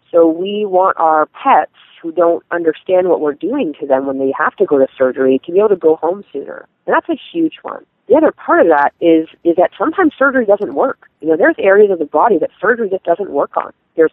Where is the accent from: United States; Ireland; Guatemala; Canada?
Canada; British Columbia; also born or lived in Melbourne, Australia; I guess I'm Canadian, so I started my bachelor in Canada. I'm from British Columbia.